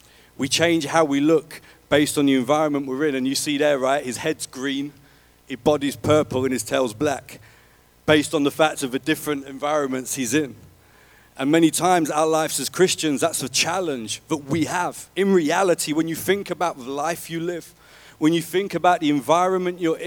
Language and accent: English; Scarborough, Yorkshire and the Humber, United Kingdom; He lived miles and miles away. I was from Scarborough, and my dad was from London.